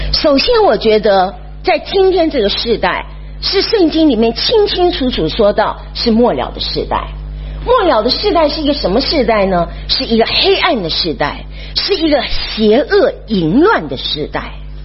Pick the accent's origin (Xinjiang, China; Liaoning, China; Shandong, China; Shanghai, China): Shandong, China; Yantai; 山东的烟台是我的老家，所以昨天跟今天我已经哭了好几场了。